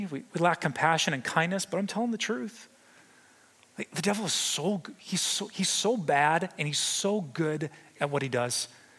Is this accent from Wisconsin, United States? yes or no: yes; Wisconsin, United States; I think about my home state of Wisconsin. Now around here, we say as long as you're not driving, I just like to have a good time.